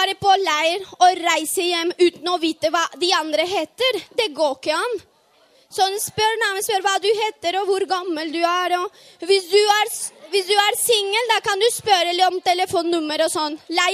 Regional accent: Colombia; Norwegian is a second language; now in Norway; Jeg kommer fra Colombia, og så har bodd i Norge snart 5 år.

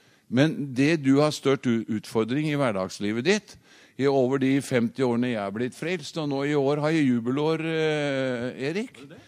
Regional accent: Fåberg, Innlandet, Norway; jeg vokste opp på Fåberg, det cirka en 6-7 kilometer fra sentrum på Lillehammer

